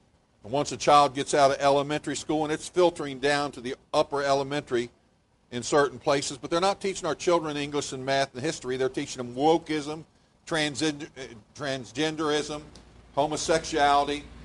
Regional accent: United States; I thank God that I'm American

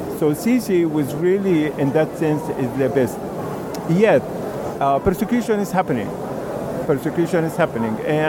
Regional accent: Egypt; Many times, as soon as I say I'm from Egypt, they say, oh, you are a Muslim. I say, no. Okay, well, you've been a Muslim and you converted to Christianity. I say, no, that is also not true. As a matter of fact, I was born in a Christian home

